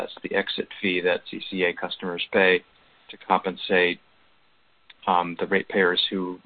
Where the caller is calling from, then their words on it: California, United States; I am calling from California, where the wildfires are subsiding, thankfully